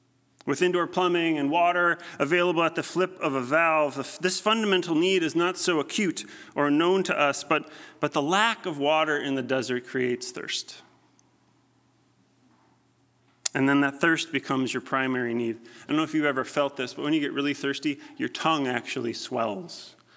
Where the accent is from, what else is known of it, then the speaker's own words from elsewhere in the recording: Chicago, Illinois, United States; And relative to my hometown of Chicago, culturally and socially, this was a desert.